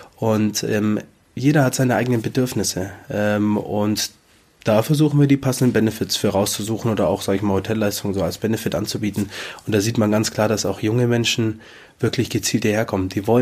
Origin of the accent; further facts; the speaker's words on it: Schöllang, Bavaria, Germany; aber ursprünglich bin ich aus Schöllang, das ist auf der anderen Talseite.